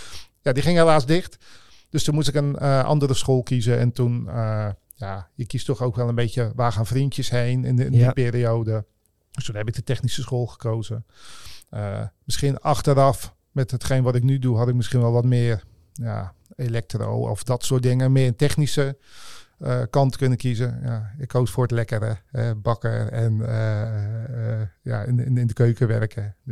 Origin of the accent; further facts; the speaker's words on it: Oude-Tonge, South Holland, Netherlands; Ja, geboren in Oude Tongen. Nog steeds woonachtig.